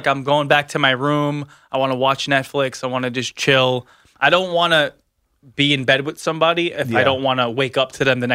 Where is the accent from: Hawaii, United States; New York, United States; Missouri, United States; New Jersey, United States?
New York, United States; Staten Island; because I'm from Staten Island.